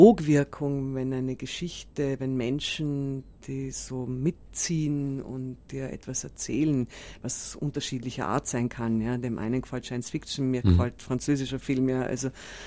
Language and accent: German; South Tyrol, Italy; now in Vienna, Austria; ich sage immer noch, ich bin aus Südtirol, was ein bisschen eigentlich peinlich ist. Und mittlerweile habe ich gedacht, ich sollte mir jetzt angewöhnen zu sagen, ich bin Wienerin. Weil es stimmt eigentlich eher, ja.